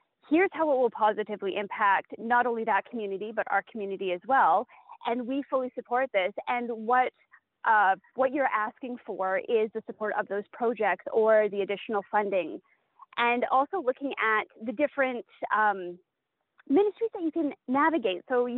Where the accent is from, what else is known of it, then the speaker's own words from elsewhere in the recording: Smithers, British Columbia, Canada; I grew up in the Bulkley Valley. I grew up in Smithers